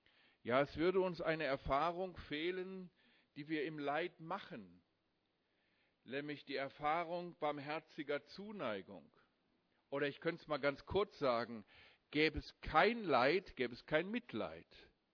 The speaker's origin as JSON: {"language": "German", "town": "Haiger", "region": "Hesse", "country": "Germany", "tie": "born or raised there", "said": "als ich dann nach Heiger-Steinbach zurückkam in meinen Heimatort, und das ging ja gleich durch die Medien, dass ein Hesse am Nebelhorn abgestürzt ist"}